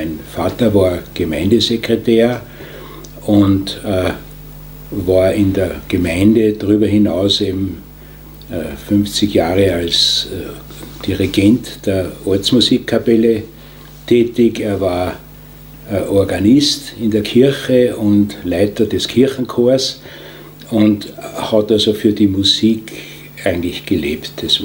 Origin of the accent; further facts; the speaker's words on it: Leogang, Salzburg, Austria; born there; Ja, ich bin 1940 geboren in Leogang als achtes Kind meiner Eltern.